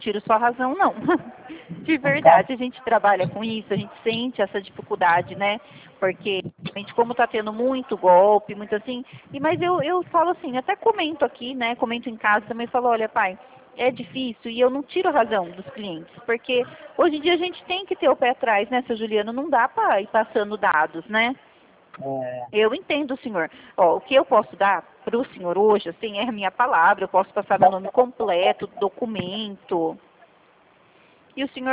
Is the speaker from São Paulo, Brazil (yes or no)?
yes; Santa Bárbara d'Oeste, São Paulo, Brazil; Aqui de Santa Bárbara do Oeste, próximo de Campinas, Piracicaba